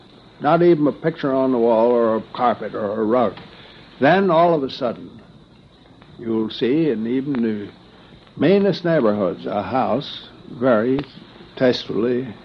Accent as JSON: {"language": "English", "town": "Baltimore", "region": "Maryland", "country": "United States", "tie": "born there", "said": "I was born in Lexington Street in Baltimore near Fremont."}